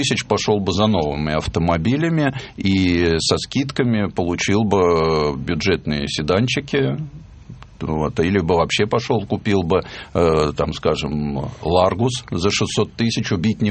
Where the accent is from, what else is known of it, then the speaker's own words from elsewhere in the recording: Moscow, Russia; Я коренной москвич, я живу в центре, я люблю этот город, я никуда отсюда не уеду.